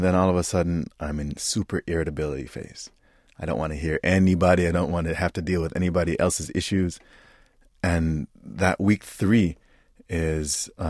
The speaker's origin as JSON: {"language": "English", "town": "Detroit", "region": "Michigan", "country": "United States", "tie": "born or raised there", "also_born_or_lived": "Middle East / North Africa", "said": "I was born in the United States as a Muslim, raised in the Middle East, North Africa, as well as Detroit."}